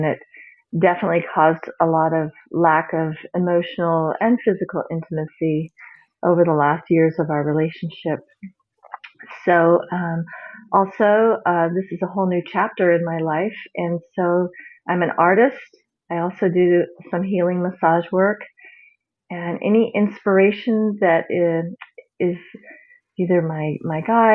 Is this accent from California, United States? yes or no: yes; Chico, California, United States; Hi, Marie. … I'm from Chico, California.